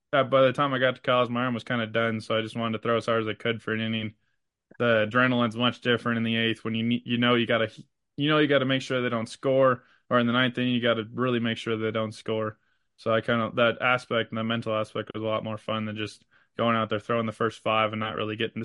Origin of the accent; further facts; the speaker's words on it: Indiana, United States; moved away as an adult; also born or lived in Ohio; So I grew up in Indiana about an hour and a half from South Bend.